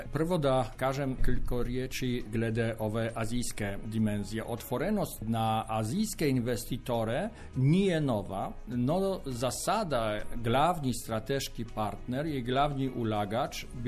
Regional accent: Poland; Croatian is a second language; ja kažem u svoje ime, sada kao državljan, Poljak, Europljan, ne samo diplomata

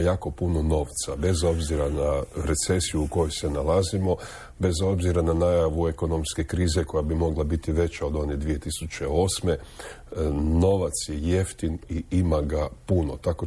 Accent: Istria County, Croatia; Mada, ta, evo, kod nas u Istri smrtnost koja ima veze sa karcinomom

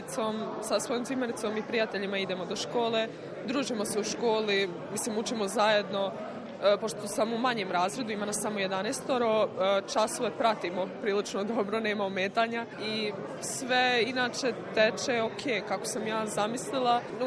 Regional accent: Kostajnica, Republika Srpska, Bosnia & Herzegovina; also born or lived in Sisak, Croatia; ja sam inače iz Kostajnice, Bosanske Kostajnice, te sam odlučila uopšte srednjoškolsko obrazovanje u Hrvatskoj, zato što imam hrvatske papire, jer sam rođena u Sisku

